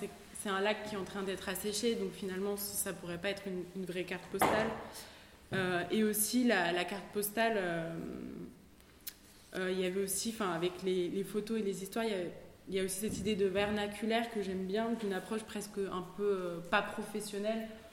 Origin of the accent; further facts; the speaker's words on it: Paris, Île-de-France, France; enfin moi je viens de Paris, et donc pour moi la campagne c'était un peu enfin la ruralité